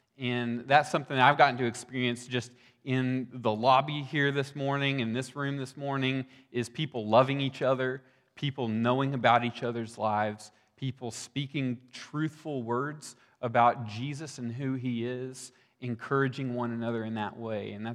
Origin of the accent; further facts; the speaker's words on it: Texas, United States; moved away; I've lived in Oregon for 10 years now. Originally, I'm from Texas.